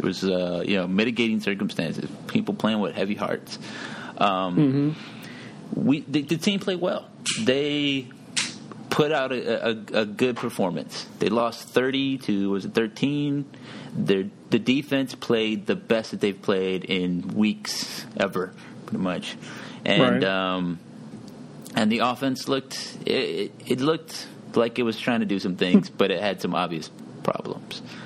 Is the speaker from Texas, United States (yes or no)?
yes; San Antonio, Texas, United States; I am down here in San Antonio. I go to the UTSA's grad school. I'm from San Antonio.